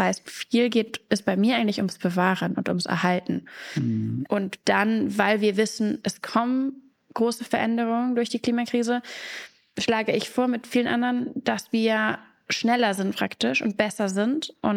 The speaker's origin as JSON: {"language": "German", "region": "Hamburg", "country": "Germany", "said": "ich bin 28 Jahre alt, ich komme aus Hamburg in Norddeutschland."}